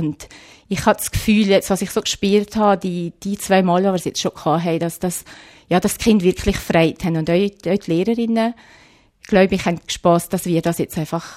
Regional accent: Täsch, Valais, Switzerland; bisschen mehr vorbeifahren in dem Täsch, als dass man halt vorher da war. Aber ich glaube, es wird immer meine Heimat bleiben, mein Heimatdorf.

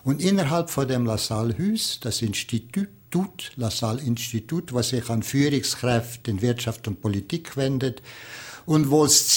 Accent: Valais, Switzerland; Ich denke, wir sind so reich, ich meine jetzt nicht nur als Walliser

